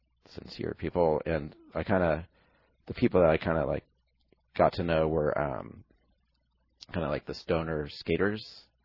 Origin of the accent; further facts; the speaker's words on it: Utah, United States; born there; So I was born in Utah, and kind of my earliest memories are of mountains and, you know, wide open spaces.